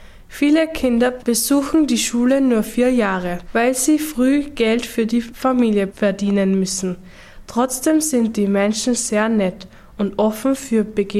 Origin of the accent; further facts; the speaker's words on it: Dominican Republic; bin aus der Dominikanischen Republik.